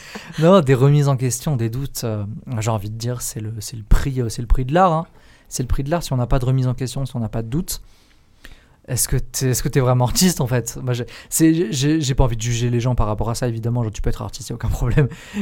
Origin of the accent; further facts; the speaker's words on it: Perpignan, Occitanie, France; Alors moi, je ne suis pas de Grenoble à la base. Moi, je viens du sud de Perpignan. Donc vraiment Pyrénées-Orientales.